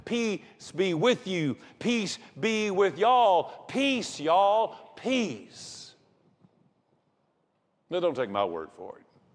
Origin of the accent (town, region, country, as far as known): Georgia, United States; born or raised there